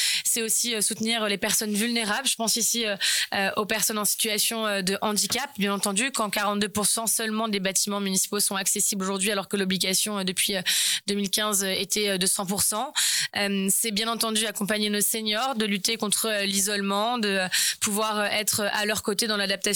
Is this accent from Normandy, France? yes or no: yes; Rouen, Normandy, France; moi j'ai 35 ans, je suis née à Rouen, j'y ai grandi. Au début sur la rive gauche dans le quartier Orléans, puis ensuite dans le quartier de la gare.